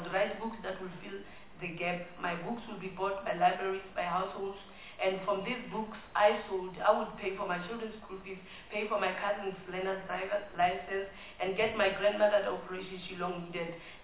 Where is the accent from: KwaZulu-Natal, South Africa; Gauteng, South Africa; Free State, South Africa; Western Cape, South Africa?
Free State, South Africa; Kabancho; I'm born and bred in Kabancho, a small town in the Free State.